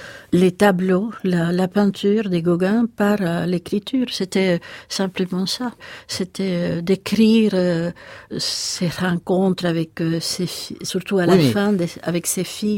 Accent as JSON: {"language": "French", "region": "Havana", "country": "Cuba", "said": "En tant qu'Havanaise, oui, il y a beaucoup de musique autour de nous."}